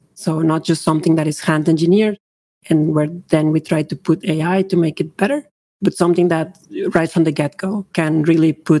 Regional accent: Mexico; English is a second language; moved away as an adult; also born or lived in Canada; So I was born and raised in Mexico. And around 2011, 2012, I finished my undergrad there.

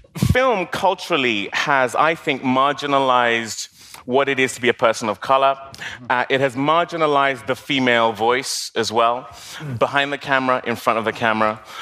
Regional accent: Nigeria; now in United States; because I'm British, I'm Nigerian.

